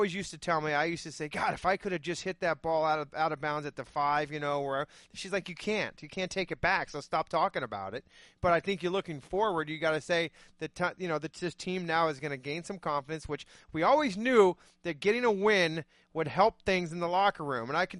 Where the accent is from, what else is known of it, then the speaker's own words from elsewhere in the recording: Phoenix, Arizona, United States; I'm from Phoenix. You know that, right?